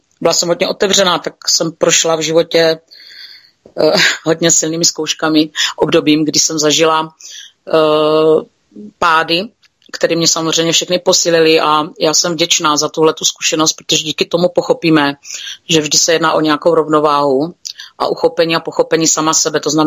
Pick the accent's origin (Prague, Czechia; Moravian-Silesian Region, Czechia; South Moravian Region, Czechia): South Moravian Region, Czechia; Pocházím z Jižní Moravy, kousek od Pálavy, jo, jsou tady z menší vesnice a miluji svůj kraj, miluji to, že jsme Moravani